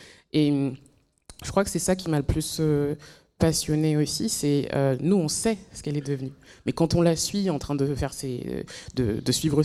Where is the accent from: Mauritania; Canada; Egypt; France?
France; Moi, naïvement, en tant que Française